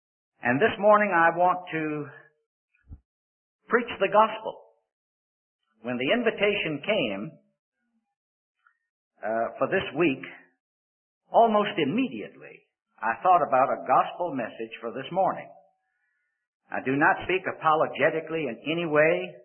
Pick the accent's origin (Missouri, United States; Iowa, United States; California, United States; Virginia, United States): Virginia, United States; Richmond; And I said to the people back in Richmond, Virginia, my hometown, I was there last Sunday